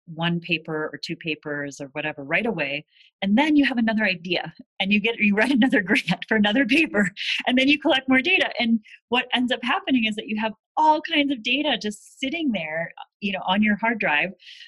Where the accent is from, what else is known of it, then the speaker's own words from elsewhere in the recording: Minnesota, United States; now in Chapel Hill, United States; I'm from Minnesota.